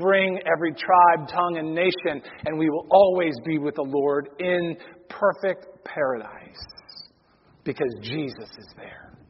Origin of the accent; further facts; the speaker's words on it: Connecticut, United States; I always remember that as a kid, because every kid in Connecticut, growing up in Connecticut, knows the story of Nathan Hale.